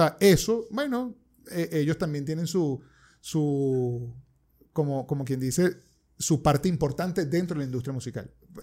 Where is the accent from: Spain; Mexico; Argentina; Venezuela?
Venezuela; Caracas, Capital District; born there; yo nací en Caracas. Okay. En la clínica David Lobo